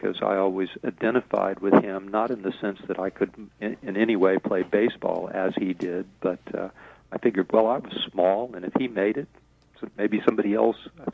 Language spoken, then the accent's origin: English; Kansas, United States; I grew up in Kansas and we had no baseball team immediately in the vicinity, of course.